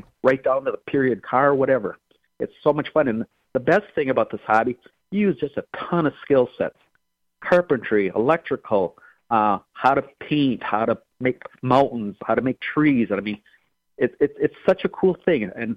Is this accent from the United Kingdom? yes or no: no; Green Bay, Wisconsin, United States; I mean, you find stuff, you say, oh, I'm from Green Bay. I'm going to have some Green Bay landmarks on there.